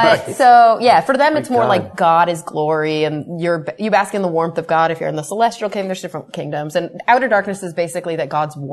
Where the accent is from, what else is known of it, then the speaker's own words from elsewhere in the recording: Texas, United States; And when you grow up in the Bible Belt, like I grew up in Texas, I didn't know any other atheists.